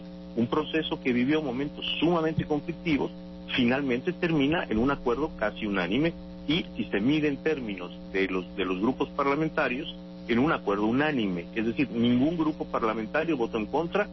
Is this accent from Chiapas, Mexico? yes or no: no; Yucatán, Mexico; Yo soy de Yucatán, por los cuatro costados, desde como decían los clásicos, desde la oscuridad de los tiempos.